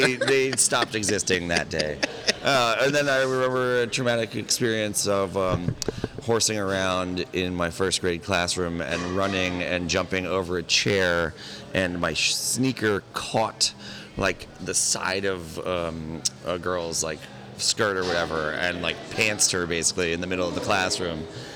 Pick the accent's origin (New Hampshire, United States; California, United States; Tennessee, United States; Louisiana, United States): New Hampshire, United States; Like, I'm from New Hampshire. Like, this is wild. This is great.